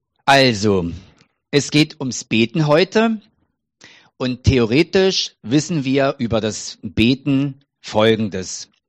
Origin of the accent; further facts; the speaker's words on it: Frankfurt, Germany; Also Magda und ich, wir kommen ja aus Frankfurt